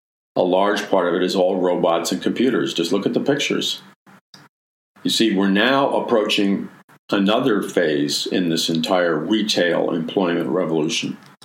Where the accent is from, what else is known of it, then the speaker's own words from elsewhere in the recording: Queens, New York, United States; Old expression my father taught me growing up in Jackson Heights, Queens. Big New York expression.